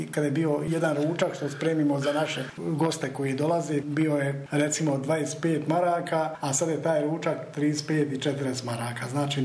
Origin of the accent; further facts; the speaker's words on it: Brčko, Brčko District, Bosnia & Herzegovina; više puta pričamo mi njima kako je kod nas u Brčkom